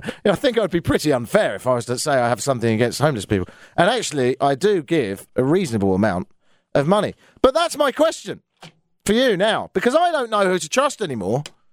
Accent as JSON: {"language": "English", "town": "Brighton", "region": "South East England", "country": "United Kingdom", "tie": "born or raised there", "said": "Anyway, I'm from the UK. I grew up in Brighton, which is a seaside town on the south coast."}